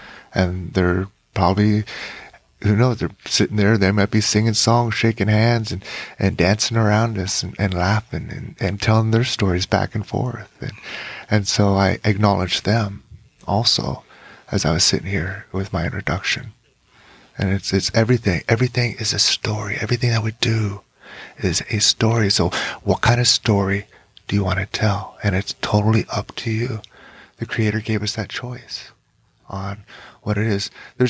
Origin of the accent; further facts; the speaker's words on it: Juneau, Alaska, United States; I grew up in Juneau, Alaska. I went to grade school there.